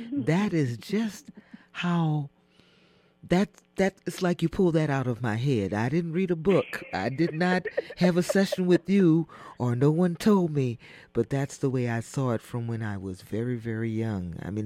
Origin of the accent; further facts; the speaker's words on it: New Orleans, Louisiana, United States; Okay, I'm from New Orleans, so sometimes I'm challenged speaking. You know, we have a different language down there.